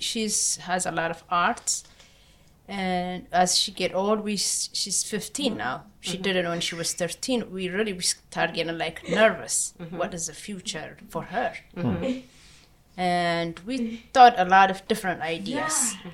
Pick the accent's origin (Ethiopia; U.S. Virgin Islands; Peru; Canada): Ethiopia; English is a second language; now in New Jersey, United States; I'm from Ethiopia. I came to United States 1996 April.